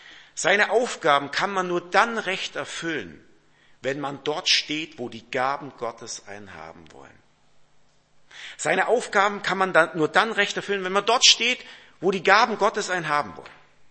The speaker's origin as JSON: {"language": "German", "region": "Baden-Württemberg", "country": "Germany", "said": "ich komme aus dem Schwabenland"}